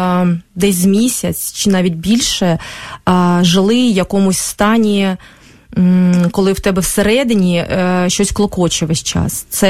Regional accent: Kharkiv, Kharkiv Oblast, Ukraine; moved away as an adult; now in Kyiv, Ukraine; взагалі-то я харків'янка, але в Києві я живаю вже майже 10 років, з того часу, як вийшла заміж мій чоловік київлянин, ми познайомилися в Харкові, але згодом переїхали у Київ.

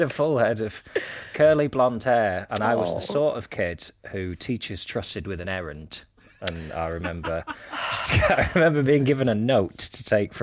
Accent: Lancaster, North West England, United Kingdom; My mum and sister went to see you in my hometown.

